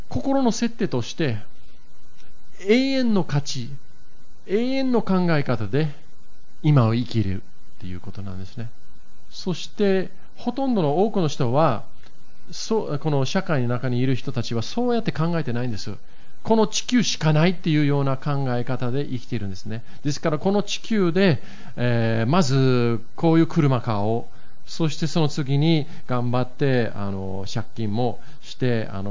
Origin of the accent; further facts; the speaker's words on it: Kanto, Japan; now in Kobe, Japan; 私関東育ちですので